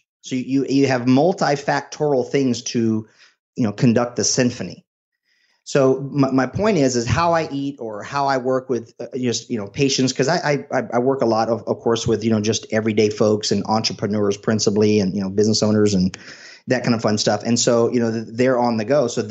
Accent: Ireland; now in United States; I'm Irish through and through. Okay. And I live in Florida.

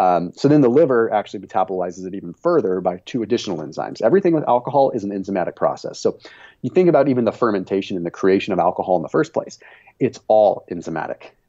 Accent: Sonoma, California, United States; I'm from Sonoma originally, Sonoma, California.

